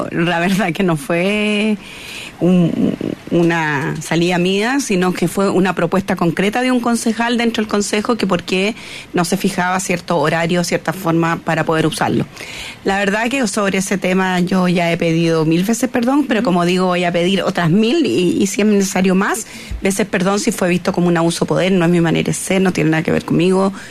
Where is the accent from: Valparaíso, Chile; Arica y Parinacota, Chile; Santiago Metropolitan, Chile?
Santiago Metropolitan, Chile; Providencia; born there; yo tengo bastante más abriles que ustedes, y les puedo decir, y nací en Providencia